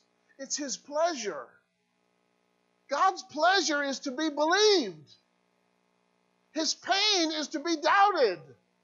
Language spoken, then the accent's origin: English; Illinois, United States; I grew up in Illinois, and I got my permit.